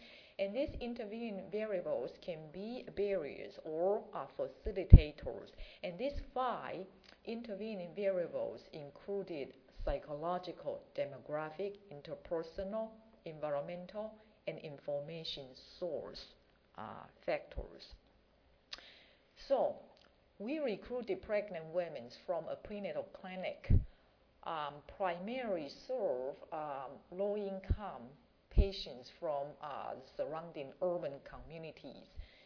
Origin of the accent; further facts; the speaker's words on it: Indiana, United States; from Indiana.